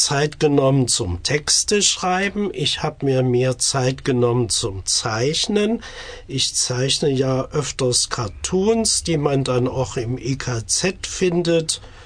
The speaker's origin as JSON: {"language": "German", "town": "Leipzig", "region": "Saxony", "country": "Germany", "tie": "born or raised there", "accent": "Saxon", "said": "Also ich bin ein echter Sachse, das will ich auch nicht verleugnen. Das hört man auch noch ein bisschen. Und man hört es vor allen Dingen, wenn ich mal wieder in meiner Geburtsstadt Leipzig war."}